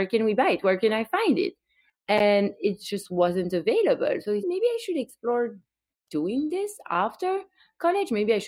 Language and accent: English; Belgium; English is a second language; now in United States; You can hear it from my accent. I'm from Belgium